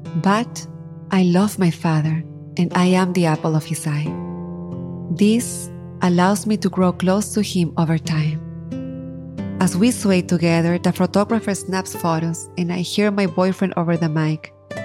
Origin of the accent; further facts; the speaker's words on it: Lima, Peru; Growing up in Lima, my siblings and I don't spend much time with Dad.